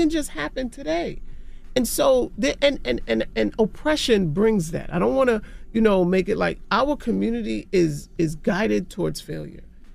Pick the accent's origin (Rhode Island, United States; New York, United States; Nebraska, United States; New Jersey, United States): New York, United States; Queens; I'm from Jamaica, Queens.